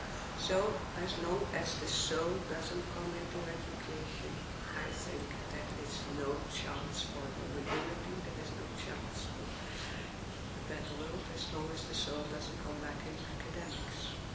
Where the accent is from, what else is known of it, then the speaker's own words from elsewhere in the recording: Netherlands; moved away; I'm also from the Schiavel in Warschau, originally from the Netherlands, more than 32 years ago.